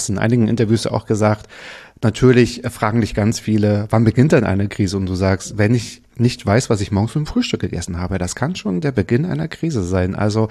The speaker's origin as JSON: {"language": "German", "region": "Mecklenburg-Vorpommern", "country": "Germany", "tie": "born or raised there", "said": "Ich bin im Müritz Nationalpark aufgewachsen, also mir fehlt der Wald mehr als manchmal Strand und Berge tatsächlich."}